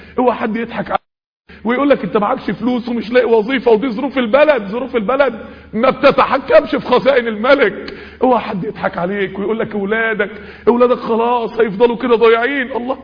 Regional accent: Mansoura, Dakahlia, Egypt; يعني القهوة دي في منطقة عندنا في المنصورة

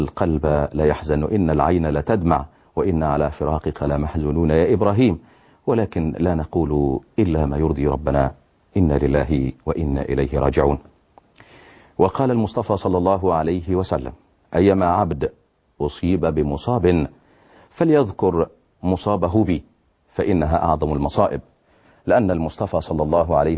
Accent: Libya; فأنا شاب ليبي مسلم من أهل السنة والجماعة، رباني والداي منذ الصغر على الدين

